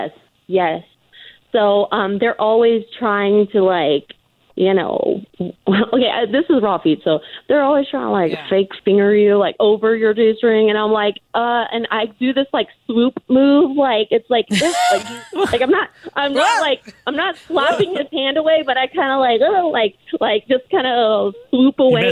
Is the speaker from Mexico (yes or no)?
yes; Mexico; and I'm Mexican